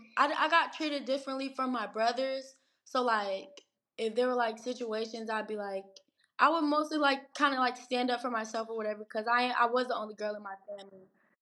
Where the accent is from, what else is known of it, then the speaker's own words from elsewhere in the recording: Georgia, United States; I'm 18. I'm from Georgia, and I'm a youth homelessness advocate.